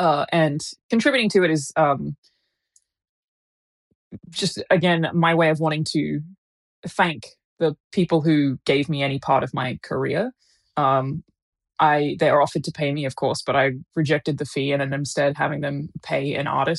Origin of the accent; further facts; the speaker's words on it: Brisbane, Queensland, Australia; because I'm from Brisbane and I'm currently in Brisbane.